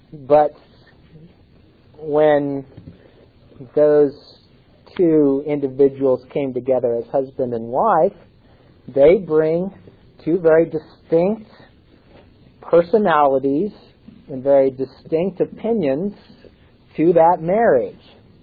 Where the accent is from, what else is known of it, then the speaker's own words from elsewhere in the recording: Topeka, Kansas, United States; He's a pastor of the church that I grew up in Topeka, Kansas.